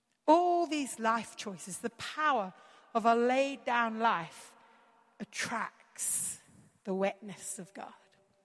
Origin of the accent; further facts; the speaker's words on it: Mumbai, Maharashtra, India; India where I grew up in Bombay